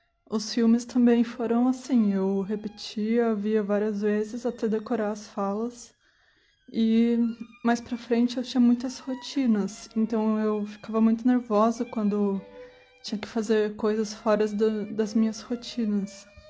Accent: Assis, São Paulo, Brazil; also born or lived in Goiás; eu nasci em 1988, em São Paulo. Com 1 ano de idade, eu fiz uma viagem para Goiás, pois meus pais iam tentar a vida lá, mas não conseguiram. Assim, eu voltei para Assis, para a casa da minha avó.

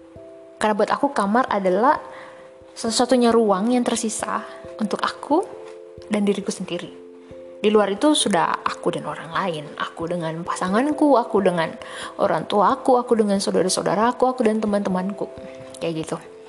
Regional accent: Ruteng, East Nusa Tenggara, Indonesia; Aku dari Ruteng Flores di Nusa Tenggara Timur. Ini podcast pertama aku di usia aku yang ke-27 tahun.

